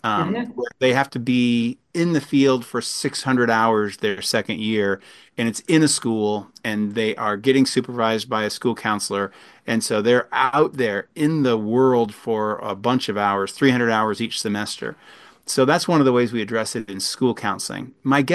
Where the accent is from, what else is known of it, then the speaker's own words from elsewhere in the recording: Vancouver, Washington, United States; Yeah, so I'm originally from Vancouver, Washington.